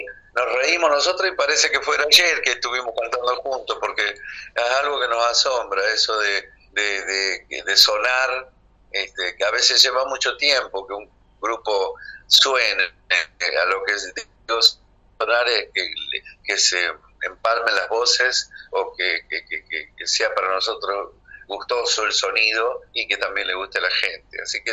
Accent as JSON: {"language": "Spanish", "region": "Santiago del Estero", "country": "Argentina", "also_born_or_lived": "Morón", "said": "Vivíamos aunque somos oriundos de Santiago del Estero, vivíamos en Morón, en distintos lugares"}